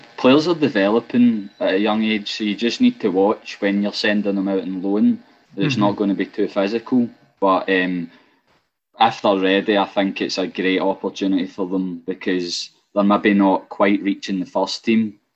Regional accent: Scotland, United Kingdom; even though we're from Ayrshire.

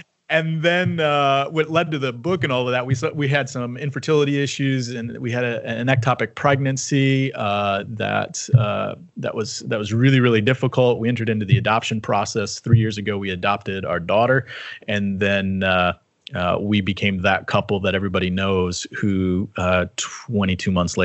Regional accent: Michigan, United States; I'm from West Michigan area, so Holland, Grand Rapids.

